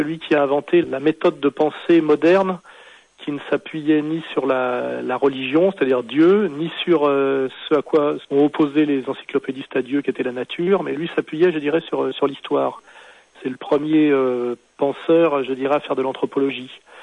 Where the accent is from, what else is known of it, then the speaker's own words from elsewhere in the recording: Geneva, Switzerland; now in Paris, France; je suis citoyen de Genève comme lui, et que je suis monté à Paris comme lui